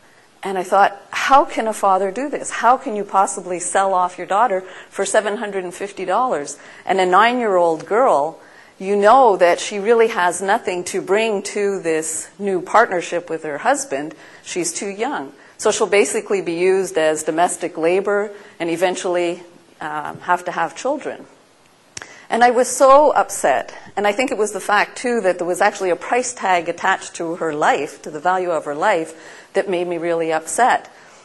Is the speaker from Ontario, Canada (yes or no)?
no; Montreal, Quebec, Canada; born there; So I was born here in Montreal into a great family